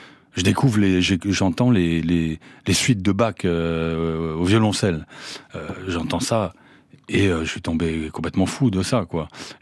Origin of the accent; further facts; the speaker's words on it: Mali; J'ai grandi, ouais, au Mali, ouais, tout à fait